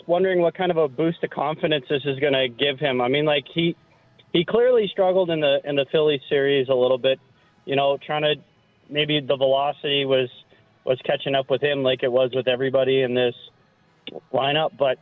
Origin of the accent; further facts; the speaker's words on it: Winnipeg, Manitoba, Canada; I'm a guy from Winnipeg originally.